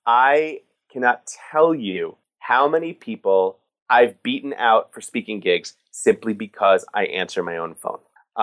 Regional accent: New York City, New York, United States; I mean, look, I grew up in New York City. I'm a public school, born and raised kid. I didn't come from a lot.

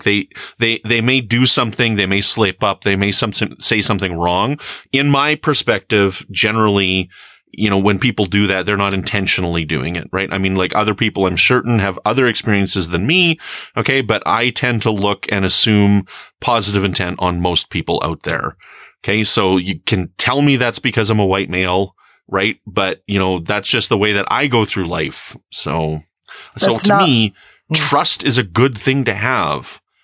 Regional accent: Canada; Oh, well, I don't know. That's just being Canadian.

